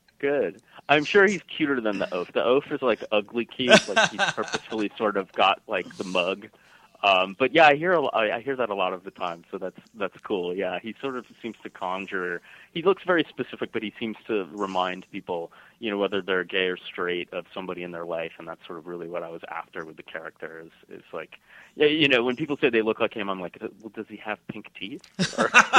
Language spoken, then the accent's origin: English; East Coast, United States; I'm from the East Coast originally, and of course that's like a way of life there.